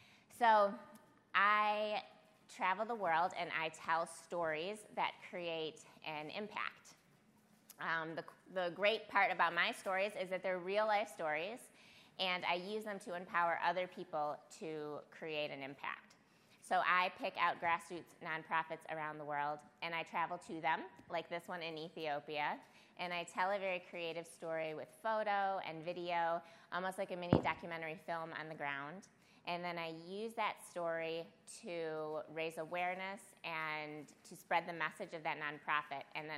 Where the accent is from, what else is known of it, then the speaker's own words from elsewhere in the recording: Farmington Hills, Michigan, United States; I'm actually from Detroit, so I grew up in Farmington Hills. I went to Albion College